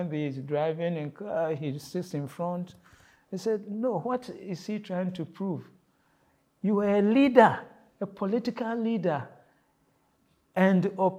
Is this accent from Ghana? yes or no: yes; Ghana; I come from Ghana